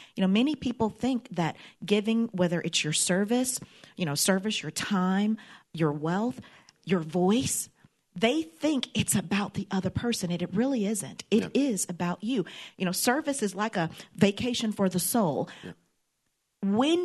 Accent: Mississippi, United States; yes, I'm from Mississippi, and I know New Yorkers probably have a lot of ideas about Mississippi, but I never missed a meal.

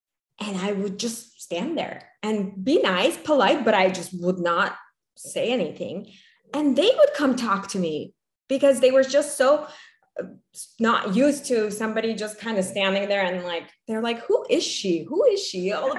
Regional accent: Armenia; Yes, also Armenian.

